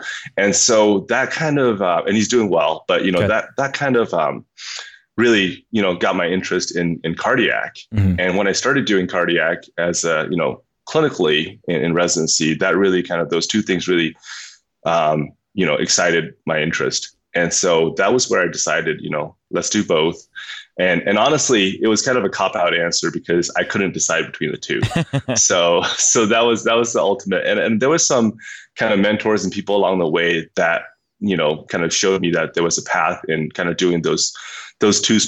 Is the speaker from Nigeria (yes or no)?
no; Myanmar; I grew up in Burma, and I grew up as the son of physicians.